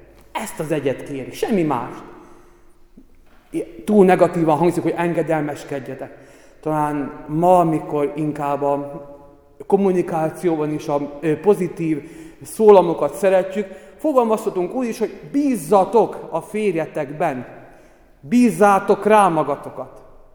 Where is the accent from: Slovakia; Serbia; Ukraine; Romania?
Slovakia; now in Hungary; Itt Magyarországon nem szokás, de én felvidéki vagyok